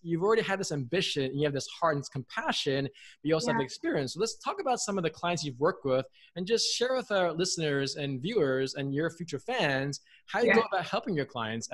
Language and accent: English; New York City, New York, United States; I wasn't an immigrant, but my parents were. But growing up in New York City, when I was 6 or 7 years old